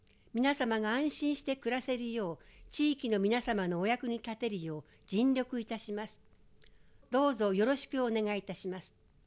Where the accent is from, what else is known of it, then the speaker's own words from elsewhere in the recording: Okazaki, Aichi, Japan; 愛知県岡崎市から参りました